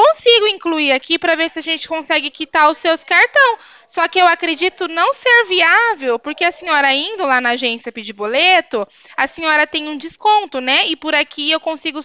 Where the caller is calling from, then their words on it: Arapongas, Paraná, Brazil; Eu falo de Arapongas